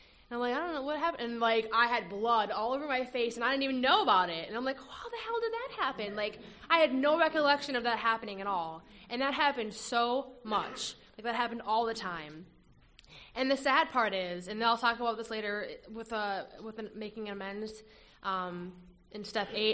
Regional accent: Minnesota, United States; I'm from Minnesota, actually.

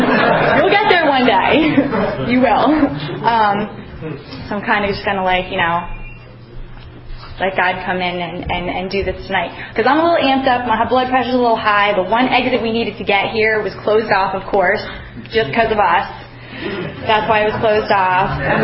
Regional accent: Bethlehem, Pennsylvania, United States; I'm actually originally from the Lehigh Valley. I'm from Bethlehem, and I grew up there.

